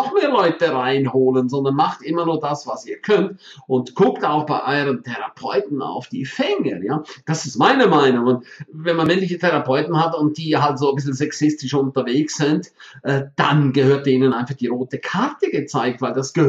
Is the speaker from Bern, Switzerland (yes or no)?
no; St. Moritz, Graubünden, Switzerland; im Winter Autofahren in meiner Heimat St. Moritz